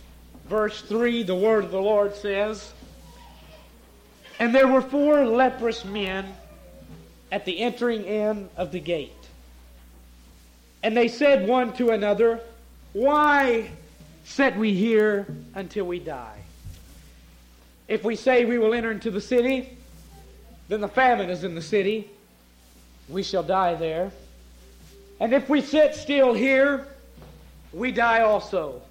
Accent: Blytheville, Arkansas, United States; also born or lived in Mississippi; I'm from Blytheville, Arkansas. I was born in the state of Mississippi, raised in the state of Arkansas, and I've lived my entire life in a state of confusion

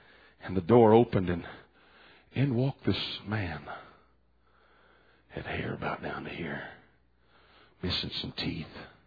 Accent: Los Angeles, California, United States; I was raised in Los Angeles, young boy, walking home from the park

